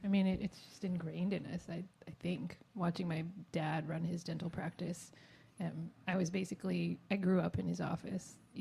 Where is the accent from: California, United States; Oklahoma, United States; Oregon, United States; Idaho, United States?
Oregon, United States; Portland; first language Mandarin; English is a second language; I grew up in Portland, Oregon, which is so white, and it remains so white.